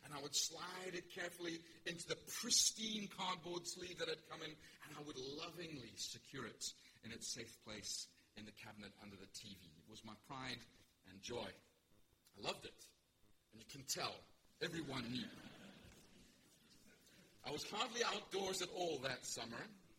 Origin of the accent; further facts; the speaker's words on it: Pietermaritzburg, KwaZulu-Natal, South Africa; was 12, we were living in Pietermaritzburg in South Africa, if you're wondering about my accent.